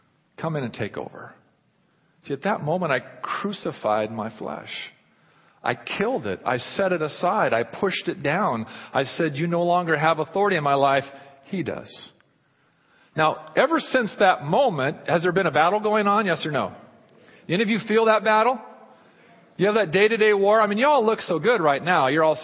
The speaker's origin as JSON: {"language": "English", "region": "Oregon", "country": "United States", "tie": "born or raised there", "said": "I grew up in Southern Oregon, and off the backyard of one of the houses we lived in was one of these revival, holiness, Holy Ghost, crazy churches."}